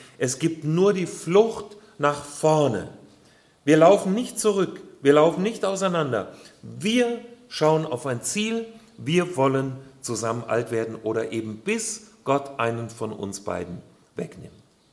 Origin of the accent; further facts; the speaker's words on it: Hesse, Germany; Ich komme aus der Nähe von Kassel.